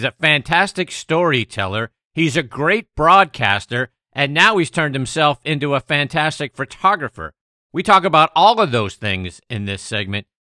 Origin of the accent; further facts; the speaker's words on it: Pittsburgh, Pennsylvania, United States; the opposite side of the state from my hometown of Pittsburgh.